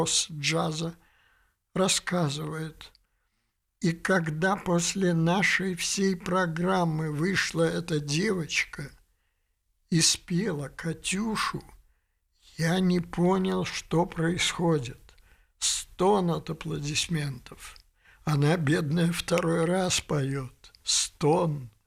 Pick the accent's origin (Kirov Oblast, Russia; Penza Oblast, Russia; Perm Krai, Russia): Kirov Oblast, Russia; Yaransk; когда я был мальчишкой, в моем родном городе Яранске Кировской области